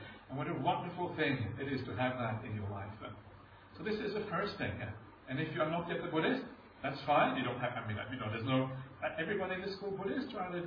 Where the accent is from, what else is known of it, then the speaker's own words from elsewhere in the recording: Norway; now in Australia; Norway, when I grew up, there's no Buddhism. I didn't know any Buddhists. My parents weren't Buddhist.